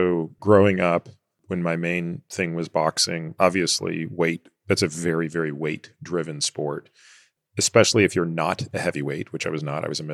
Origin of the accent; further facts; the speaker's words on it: Canada; I think the whole time I was growing up in Canada